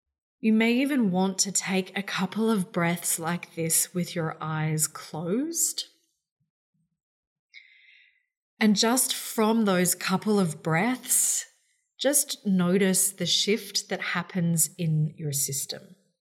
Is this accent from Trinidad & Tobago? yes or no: no; New South Wales, Australia; the floods that have just happened in my hometown and also in northern New South Wales